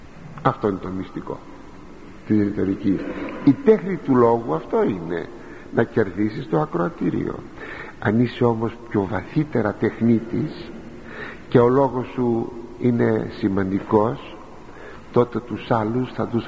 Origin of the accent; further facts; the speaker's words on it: Greece; σαν Έλληνες που είμαστε την έχουμε και εμείς κληρονομήσει